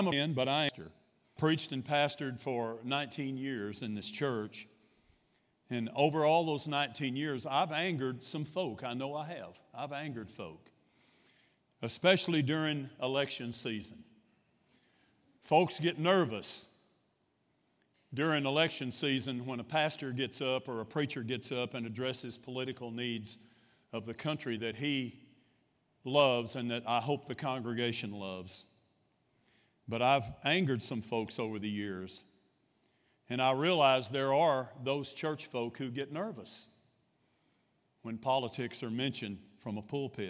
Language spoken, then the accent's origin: English; United States; I live in this country, and I can't change the fact that I'm an American, and God has called me to preach and to pastor.